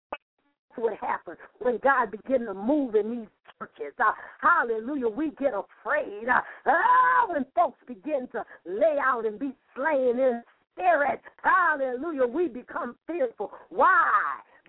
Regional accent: New Orleans, Louisiana, United States; I'm from New Orleans. I don't have great diction.

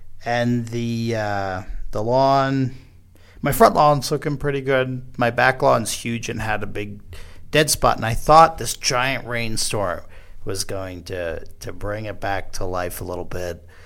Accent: New York, United States; I'm from New York originally. Yes, I'm your New York Jewish lawyer.

